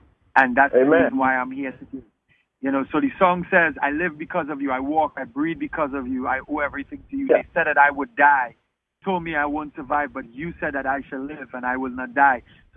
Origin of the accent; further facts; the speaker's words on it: Trinidad & Tobago; now in Antigua and Barbuda; I'm from Trinidad and Tobago, so I'm a Caribbean boy. I actually live in Antigua and Barbuda